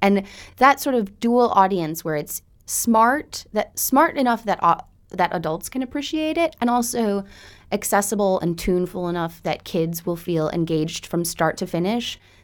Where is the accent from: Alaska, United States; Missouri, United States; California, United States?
Missouri, United States; St. Louis; and I'm also from St. Louis, I should say